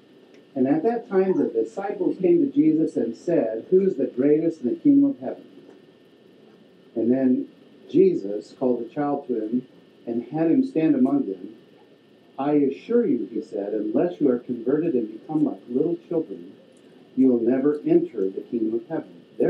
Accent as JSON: {"language": "English", "town": "Casper", "region": "Wyoming", "country": "United States", "said": "We're from Casper, Wyoming."}